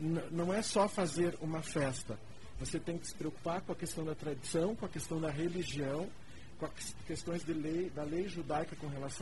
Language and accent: Portuguese; Curitiba, Paraná, Brazil; also born or lived in São Paulo, Brazil; sou de Curitiba.